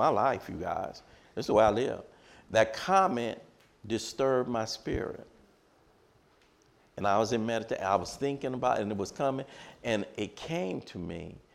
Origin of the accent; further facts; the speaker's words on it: Los Angeles, California, United States; 6 sons. We were growing up in Watts.